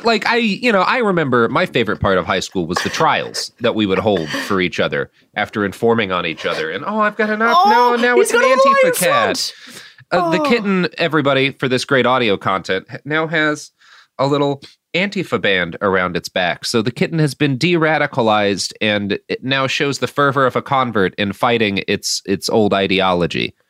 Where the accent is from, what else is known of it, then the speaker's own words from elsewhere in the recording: Texas, United States; I grew up in Texas.